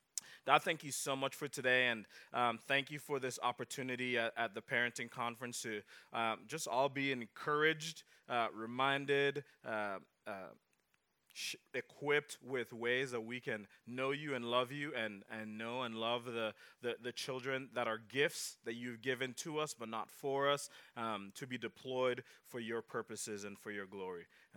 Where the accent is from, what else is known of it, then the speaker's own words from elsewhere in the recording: Jamaica; and I was from Jamaica